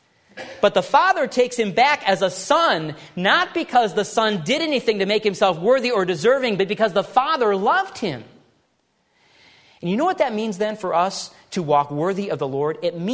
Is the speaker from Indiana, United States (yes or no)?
no; Michigan, United States; Years ago, I was growing up in Michigan